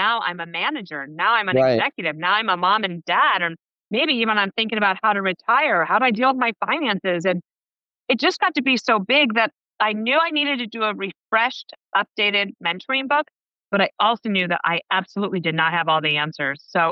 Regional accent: Wyoming, United States; also born or lived in Colorado; now in New York, United States; I grew up in Wyoming and Colorado, and I don't come from money. I don't come from politics.

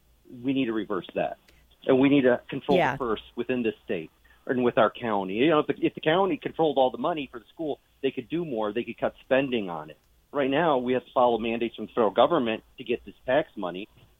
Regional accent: Gardnerville, Nevada, United States; I'm from Gardnerville.

